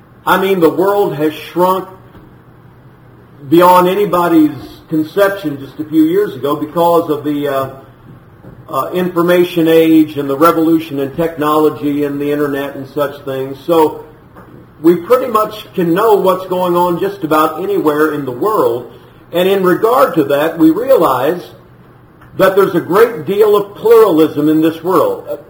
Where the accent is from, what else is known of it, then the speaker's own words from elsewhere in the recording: Illinois, United States; also born or lived in Champaign; I was born and raised in East Central Illinois, born in Champaign, raised on a farm about 100 miles south of Chicago.